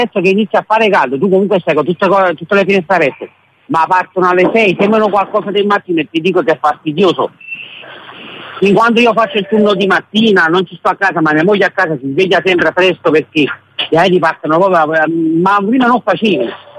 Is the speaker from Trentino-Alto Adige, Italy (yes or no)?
no; Naples, Campania, Italy; io sono di Capodichino.